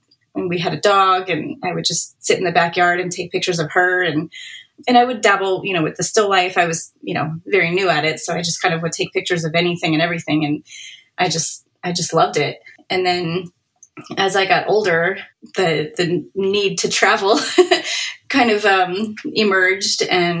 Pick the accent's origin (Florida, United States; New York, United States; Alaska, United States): Florida, United States; And I grew up in Florida, so there's always, you know, funky bugs and lizards and frogs and turtles and tortoises and all of that just everywhere.